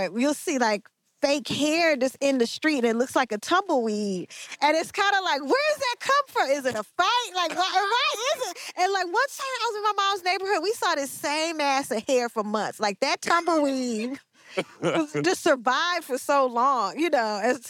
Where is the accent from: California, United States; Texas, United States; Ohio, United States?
California, United States; Oakland; Because I grew up in the ghetto. I grew up in East Oakland. You know, we both came from the hood.